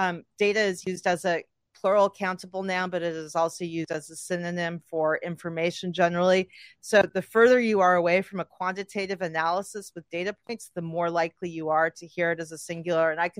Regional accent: Los Angeles, California, United States; I grew up near the Valley in the 80s in Los Angeles, so there are things that I am doing right now that are probably annoying people

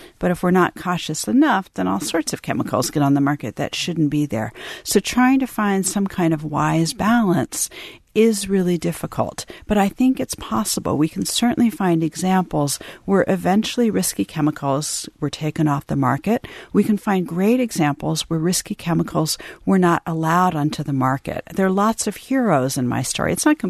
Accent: Washington, District of Columbia, United States; And I grew up in Washington, D.C. neighborhood where everybody worked for the government, for a regulatory agency.

